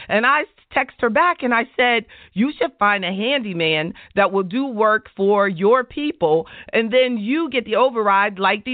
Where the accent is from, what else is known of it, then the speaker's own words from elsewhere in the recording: the South, United States; I'm from the South. And I have an office in New York City.